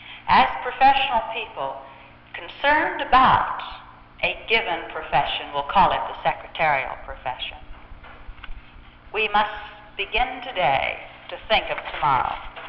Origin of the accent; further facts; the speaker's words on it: Colombia; I'm used to it because I'm from Columbia.